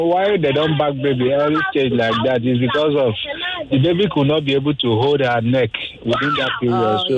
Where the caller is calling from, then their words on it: Ikoyi, Lagos, Nigeria; I'm calling from Ikoyi.